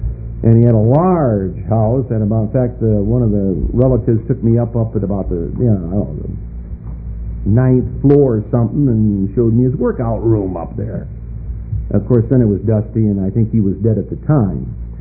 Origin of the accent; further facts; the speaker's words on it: Battle Creek, Michigan, United States; I was born and raised in Battle Creek, Michigan. That's where they make Kellogg's.